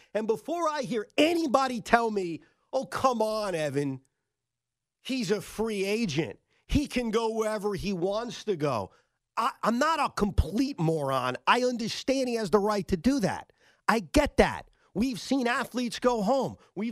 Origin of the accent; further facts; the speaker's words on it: Toronto, Ontario, Canada; I grew up in Toronto, in the Toronto area.